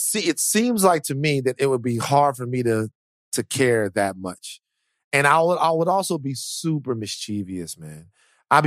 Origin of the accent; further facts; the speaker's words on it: Baton Rouge, Louisiana, United States; I'm from Baton Rouge.